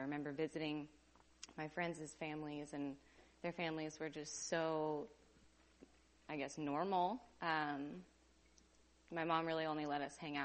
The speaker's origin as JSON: {"language": "English", "town": "Seaside", "region": "Oregon", "country": "United States", "tie": "born or raised there", "said": "I was raised in Seaside, 23 years now."}